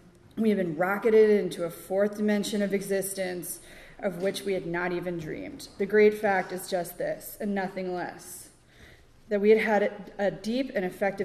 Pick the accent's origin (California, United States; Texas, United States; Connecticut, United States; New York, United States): Connecticut, United States; And the household that I grew up in, I grew up in Connecticut, and I grew up here.